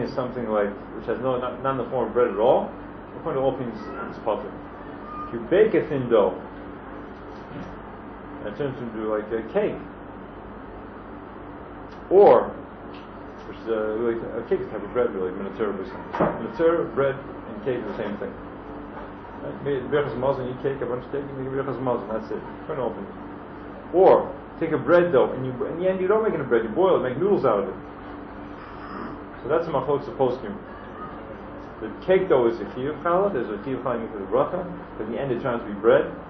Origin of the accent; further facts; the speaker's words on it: United States; We grew up in America, we learned, you know, the good politician.